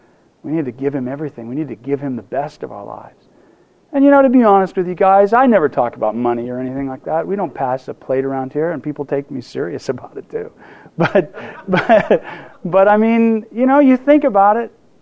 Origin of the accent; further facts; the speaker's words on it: United States; And as American consumers, we're always wanting to gather that in and reinforce our sense of ownership over it.